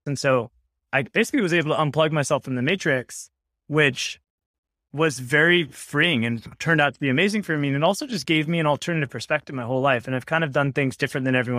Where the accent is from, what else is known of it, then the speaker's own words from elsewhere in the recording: California, United States; I'm from Southern California. I was obsessed with computers as a kid. I built my first computer when I was 7. Just absolutely grew up on the internet.